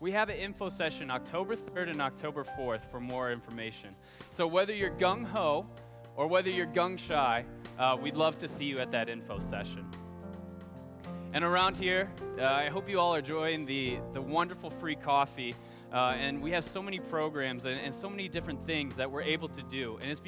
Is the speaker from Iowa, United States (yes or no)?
yes; Iowa, United States; I'm from Iowa, which is very far away. I'm from Iowa, and when I first came here, I didn't have a single friend.